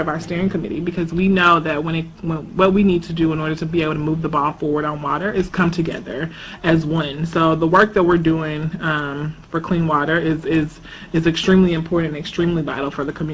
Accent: Jackson, Mississippi, United States; my background, I'm from Jackson, Mississippi, went to school in Atlanta

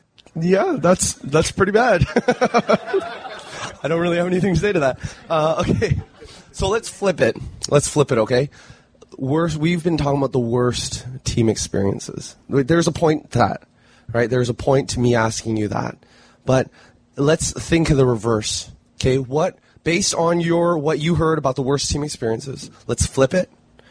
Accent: Canada; I'm Canadian, and I was at the University of British Columbia for college.

